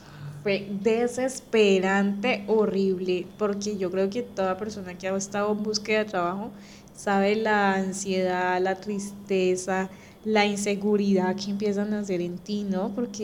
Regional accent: Colombia; y así como todo colombiano, como todo el mundo en esa época

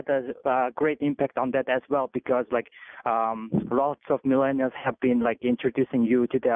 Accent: Mongolia; English is a second language; So I'm from Mongolia, former Soviet country as well.

